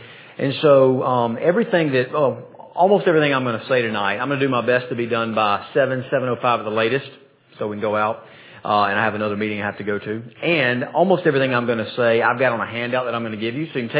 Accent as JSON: {"language": "English", "region": "Georgia", "country": "United States", "tie": "born or raised there", "said": "So I'll tell people, I grew up in Southeast Georgia, and I have a very vague memory."}